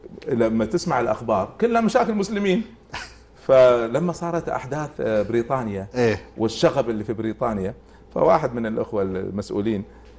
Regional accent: Kuwait; أنا أذكر لما كنت أدخل المسجد عندنا في الكويت يعني وأنا صغير

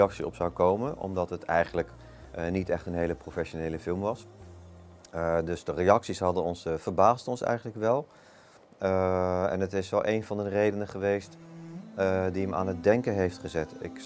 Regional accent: The Hague, South Holland, Netherlands; Ik kom uit een christelijk gezin oorspronkelijk, geboren en getogen in Den Haag. Ik ben de oudste van 5 kinderen.

